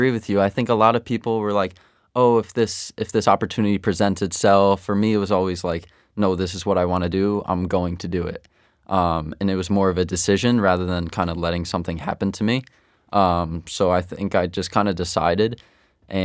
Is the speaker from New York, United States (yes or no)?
yes; New York, United States; So I grew up in New York and New York City FC didn't exist.